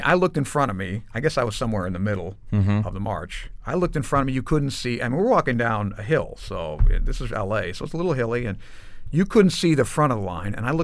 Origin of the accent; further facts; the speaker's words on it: Granite City, Illinois, United States; You know, we come from Granite City